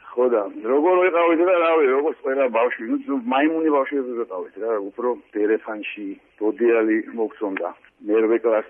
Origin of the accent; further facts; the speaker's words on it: Batumi, Adjara, Georgia; ჩემი ქალაქია ბათუმი ანუ მე ვარ ბათუმი ბათუმელი ვარ